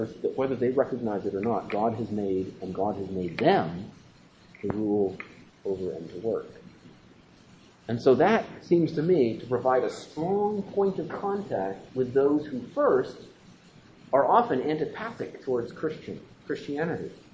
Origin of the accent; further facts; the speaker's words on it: Souderton, Pennsylvania, United States; I walk around my hometown at night, Souderton.